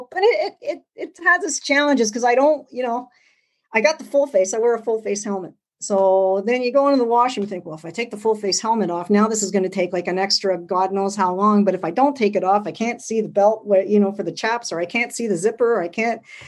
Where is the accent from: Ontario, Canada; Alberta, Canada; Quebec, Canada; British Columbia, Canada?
Quebec, Canada; Montreal; Growing up in Montreal